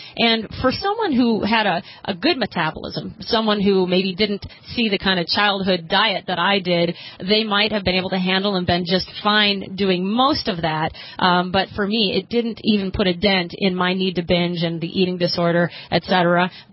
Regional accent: Michigan, United States; now in New York, United States; I came from Michigan, actually

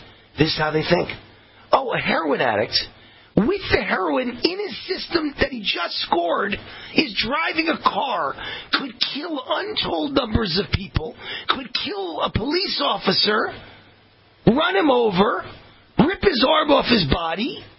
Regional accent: Mount Vernon, New York, United States; born there; I was born on the Bronx borderline in a town called Mount Vernon, New York.

